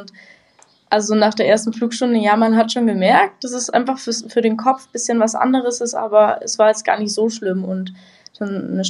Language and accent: German; Garmisch, Bavaria, Germany; Ich komme aus Garmisch sogar. Aus Garmisch. Also direkt an den Alpen, ja.